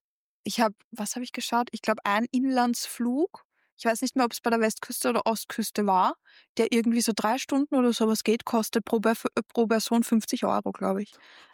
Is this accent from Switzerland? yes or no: no; Austria; Als Österreicherin